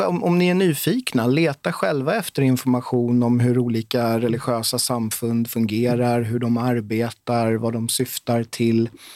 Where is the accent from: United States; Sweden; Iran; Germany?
Sweden; blir jättefascinerade när de hör att jag är hela vägen från Sverige.